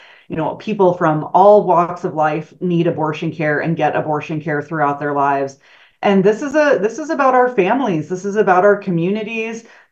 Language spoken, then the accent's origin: English; Montana, United States; I'm a fifth generation Montana kid. So I grew up here, you know, and growing up in Montana, I remember my grandparents saying, live and let live.